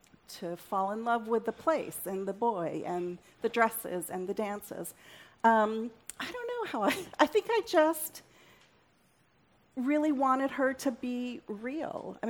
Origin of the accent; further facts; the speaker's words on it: New York, United States; as a New Yorker coming to the South and being sort of introduced to the manners of the South